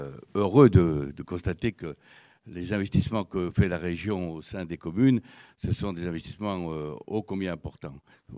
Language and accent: French; Firminy, Auvergne-Rhône-Alpes, France; moi je viens d'un quartier populaire, je viens de La Romière, je viens de Firminivert, fils d'ouvrier, fils d'émigrés.